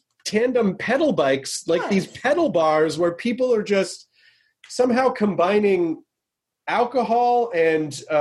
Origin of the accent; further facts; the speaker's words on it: Memphis, Tennessee, United States; I miss Nashville. Nashville's such, I grew up in Memphis.